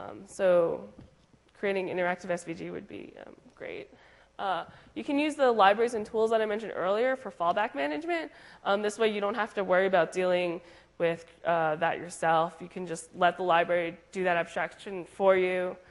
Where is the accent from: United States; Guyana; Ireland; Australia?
United States; New Jersey; my home state of New Jersey